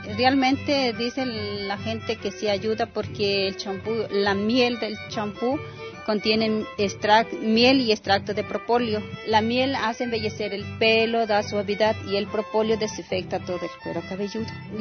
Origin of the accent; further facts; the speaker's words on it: Acatlán, Guerrero, Mexico; vengo en la comunidad de Acatlán, municipio de Chilapa